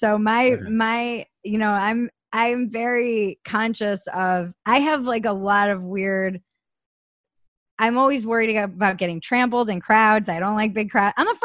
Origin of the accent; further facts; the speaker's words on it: Midwest, United States; Look, I grew up in the Midwest.